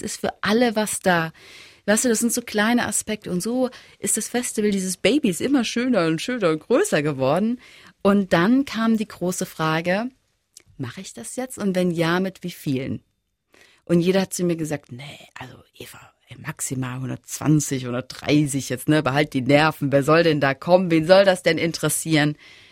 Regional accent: Saarland, Germany; aber wir sind Saarländer

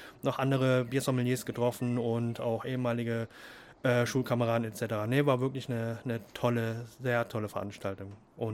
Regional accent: Merzig, Saarland, Germany; born there; now in Nonnweiler, Germany; bin 40 Jahre alt, komme gebürtig aus Merzig und lebe jetzt seit 8, knapp 9 Jahren hier in Nonnweiler, im nördlichsten Teil des Saarlandes.

